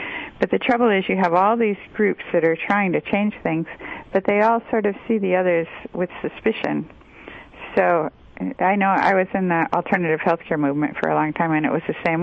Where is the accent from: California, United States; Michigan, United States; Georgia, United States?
Michigan, United States; I grew up in Michigan, and my dad was an auto worker at one time, and my grandfather, until he got laid off during the Depression